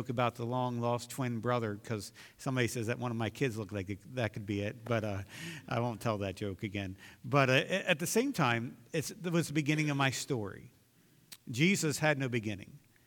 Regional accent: Elkton, Maryland, United States; born there; I was born on August 27th, 1973, in Elkton, Maryland, at Union Hospital

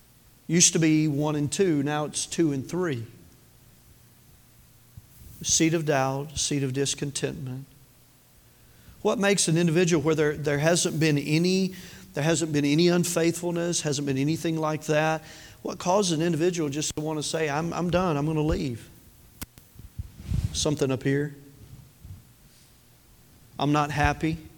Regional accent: Tennessee, United States; I've told y'all, I'm from Tennessee, I have problems with words.

